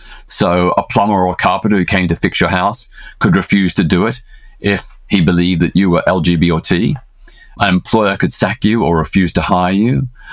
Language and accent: English; Australia; born there; many people objected to the fact that I was born in Australia